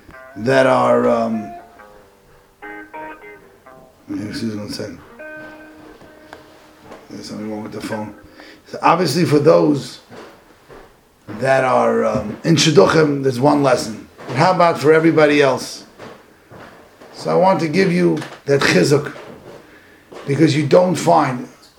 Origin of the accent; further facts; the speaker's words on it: Flatbush, New York, United States; When I was growing up in Flatbush